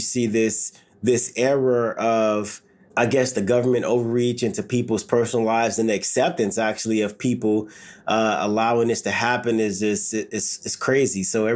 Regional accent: Los Angeles, California, United States; That's the time I grew up in the South LA, the 94 riots.

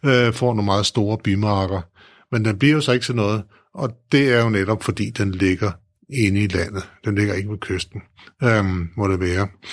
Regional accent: Store Heddinge, Zealand, Denmark; En anden interessant by, det er jo min hjemby, Store Heddinge

